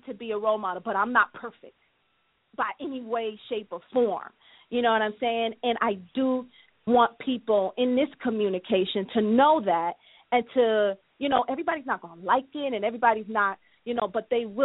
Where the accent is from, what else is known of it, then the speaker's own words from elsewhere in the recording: Newark, New Jersey, United States; I'm from Newark, New Jersey, and a lot of people don't know